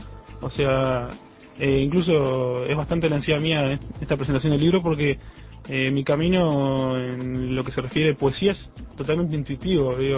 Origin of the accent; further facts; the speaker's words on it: Uruguay; moved away; Yo me considero más uruguayo que mucha gente, sin gustarme el mate ni nada de eso, ¿no? Pero por el hecho de haber vivido en varios países